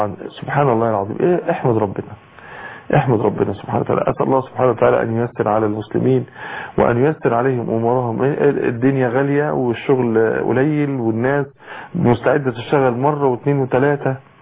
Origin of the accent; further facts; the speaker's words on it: Egypt; في مية البحر عندنا في مصر، البحر الاحمر والبحر المتوسط